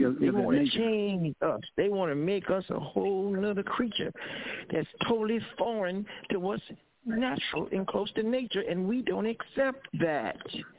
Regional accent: United States; He's brought us here as an African-American Muslim from this country, and that's why it's so unique and it's so beautiful.

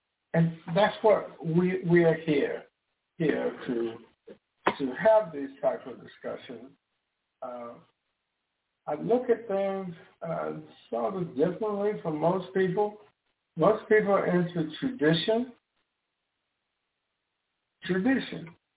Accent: the South, United States; I grew up in the South, well, a combination of South and the North, but mainly in the South.

